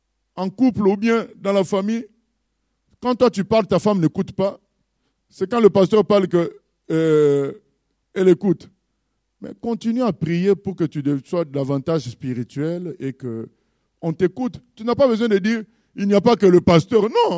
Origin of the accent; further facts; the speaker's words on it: French Guiana; Vous savez, nous venons de la Guyane, nous sommes meurtris